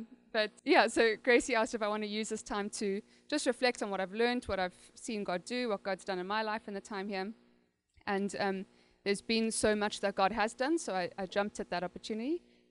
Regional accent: South Africa; I'm, as Kev said, I'm from South Africa. I've born and raised there in South Africa, and yeah, I've been here since, what is it, September last year

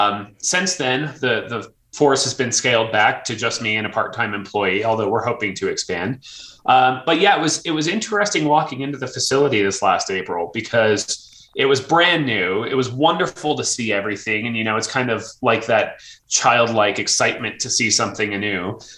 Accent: Denver, Colorado, United States; I grew up in Denver, Colorado

